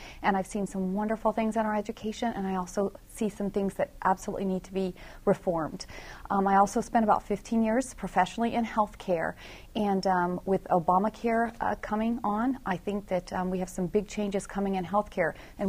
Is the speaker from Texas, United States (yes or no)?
no; Alaska, United States; I was born and raised in Alaska.